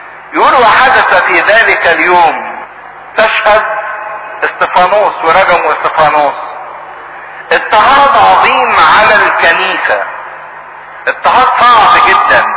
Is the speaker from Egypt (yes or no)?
yes; Egypt; ما زال لحد دلوقتي احنا عندنا كمصريين فكرة 40 موجودة